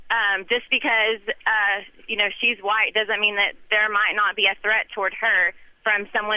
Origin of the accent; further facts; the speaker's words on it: Arkansas, United States; I'm from Arkansas, being from the South